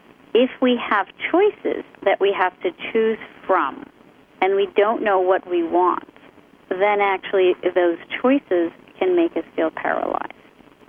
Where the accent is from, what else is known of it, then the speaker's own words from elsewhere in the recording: United States; So as an American in school, you were told, well, you get to choose everything about yourself.